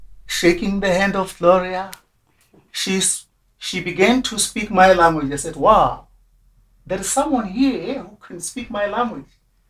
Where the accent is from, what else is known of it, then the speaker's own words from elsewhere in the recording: South Africa; I'm coming from South Africa as well. And I'm living there as well in Kinsale Accommodation Center.